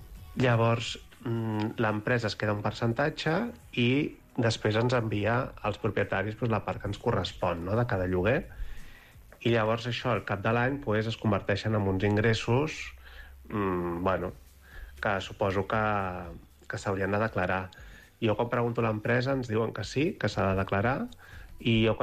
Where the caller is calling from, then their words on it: Mataró, Catalonia, Spain; de Mataró. Trucava per plantejar un dubte sobre la renda.